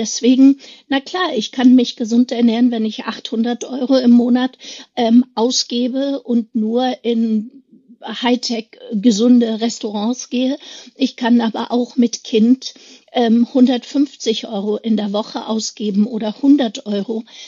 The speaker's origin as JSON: {"language": "German", "region": "East Germany", "country": "Germany", "tie": "born or raised there", "said": "ich bin in der DDR aufgewachsen."}